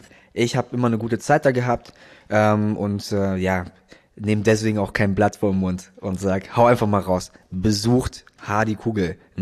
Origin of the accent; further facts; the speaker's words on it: Cologne, North Rhine-Westphalia, Germany; Wow, als Kölner, du, ich bin jetzt schon so lange in dieser Stadt.